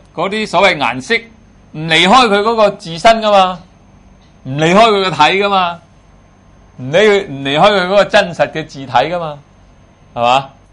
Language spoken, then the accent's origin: Cantonese; China; 其实我哋中国人都系咁执㗎啦。